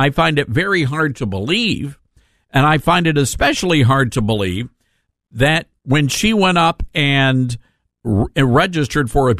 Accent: Mississippi, United States; I grew up in the Deep South. Grew up, spent my growing up years in Mississippi, right across the state line from Memphis.

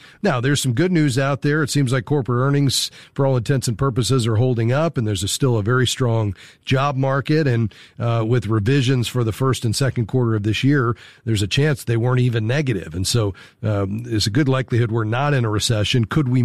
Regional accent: Florida, United States; Yeah, I understand. I'm from South Florida, so I get that.

